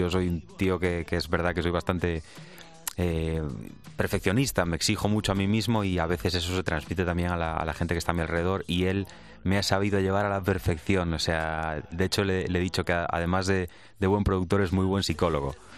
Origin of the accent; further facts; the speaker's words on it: Santiago de Compostela, Galicia, Spain; el acento ya de primeras, que me acompaña siempre. Y lo segundo, yo creo que siempre llevo la típica palabra que se dice que es como muy gallega, que es la morriña.